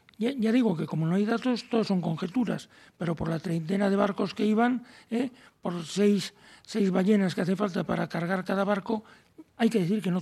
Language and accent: Spanish; Basque Country, Spain; A mí eso me causa como vasco, también como marino, pero bueno, al fin y al cabo como vasco me causa una enorme tristeza